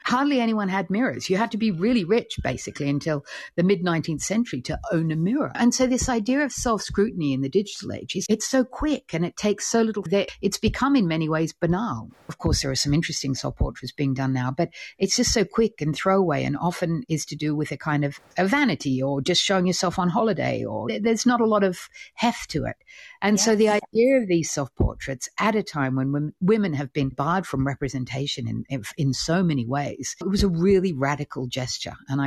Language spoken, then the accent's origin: English; Australia; Of course, I'm Australian